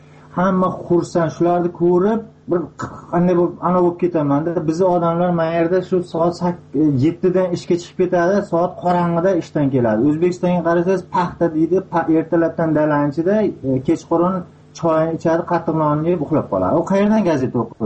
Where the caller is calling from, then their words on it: Russia; Men Rossiyadan.